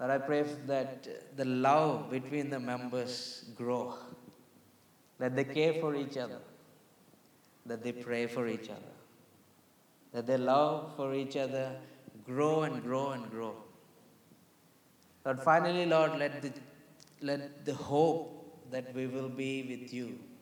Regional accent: India; I'm from India.

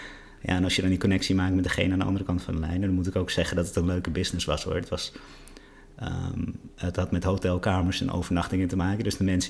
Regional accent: Amstelveen, North Holland, Netherlands; En toen ben ik ben opgegroeid in Amstelveen.

